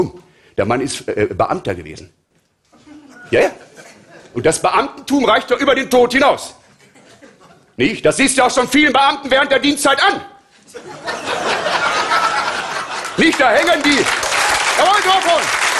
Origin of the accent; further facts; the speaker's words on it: Braunschweig, Lower Saxony, Germany; Ich bin ein Sympathieträger. Ich komme aus Braunschweig.